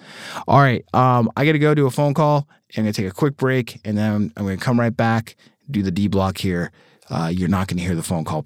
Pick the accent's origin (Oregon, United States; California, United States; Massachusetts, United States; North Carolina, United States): Massachusetts, United States; Boston; The Departed is not one of my top five favorite movies, despite the fact that I'm from Boston.